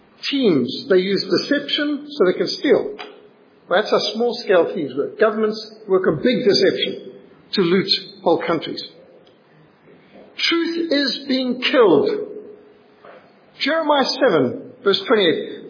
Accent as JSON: {"language": "English", "town": "Cape Town", "region": "Western Cape", "country": "South Africa", "tie": "born there", "said": "My mum was pregnant with me, and so I was born in Cape Town, the only one of my family that was, because my sister had been born in Salisbury"}